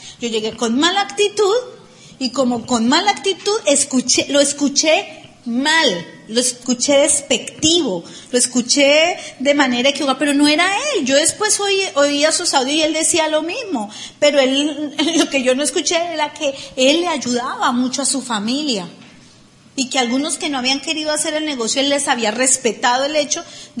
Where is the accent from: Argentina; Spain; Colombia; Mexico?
Colombia; mira, yo soy de Colombia